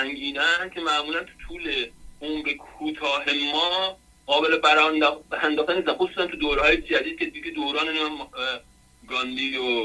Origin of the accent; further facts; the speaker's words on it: Iran; moved away; ما فرض بکن 15 سال پیش از ایران اومدیم بیرون